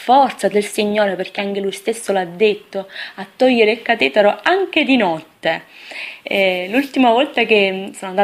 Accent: Sicily, Italy; Sono andata in Sicilia, nel mio paese

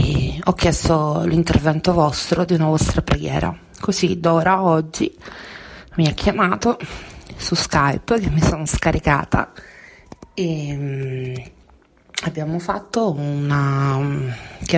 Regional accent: Rome, Lazio, Italy; e ho 30 anni, sono di Roma

